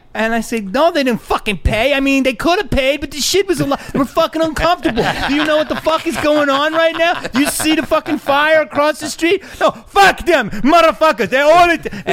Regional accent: Philadelphia, Pennsylvania, United States; And I grew up in Philly, so I know what's up, right?

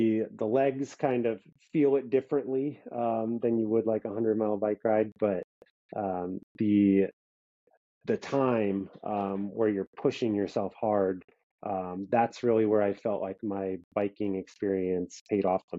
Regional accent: Wisconsin, United States; Yeah, my parents, I grew up in Wisconsin, so my parents are still in Wisconsin.

